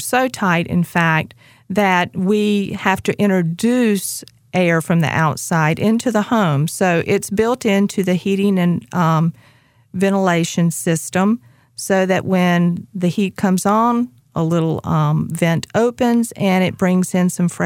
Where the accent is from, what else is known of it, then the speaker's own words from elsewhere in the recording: Greensboro, North Carolina, United States; I was born in Guilford County, which is Greensboro.